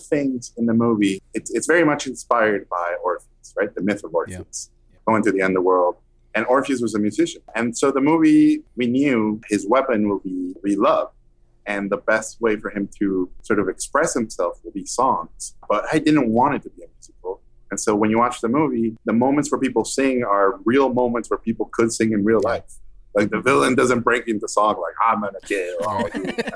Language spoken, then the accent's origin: English; Tijuana, Baja California, Mexico; And I grew up on the border. I grew up in Tijuana, which is, you know, the last corner of Latin America.